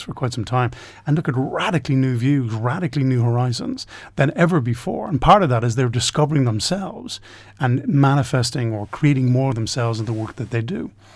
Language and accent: English; Ireland; being an Irishman